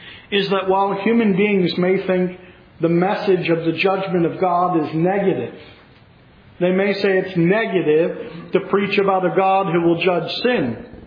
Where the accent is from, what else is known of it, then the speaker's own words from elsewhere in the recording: Pennsylvania, United States; Now, I don't know football terminology so well here in North Carolina, so I'm going to go to my home state on this one. But people talk about, you know, the black and gold in football in Pennsylvania.